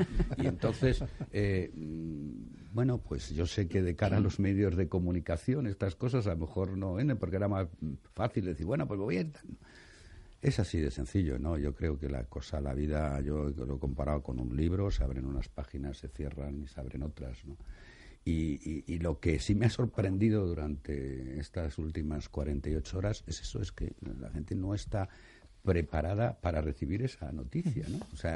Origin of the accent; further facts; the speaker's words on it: Madrid, Community of Madrid, Spain; soy madrileño y me he criado mucho, me he criado fundamentalmente entre lo que llamamos la prospe y la guinda, ¿eh? Sí, la guindalera y la prosperidad